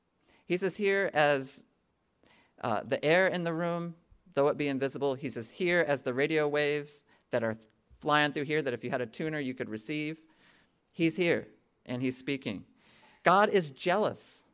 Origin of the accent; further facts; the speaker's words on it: Maryland, United States; When I was a little kid, I grew up in Maryland, and I think I've told you, my grandparents had a cottage on Lake Champlain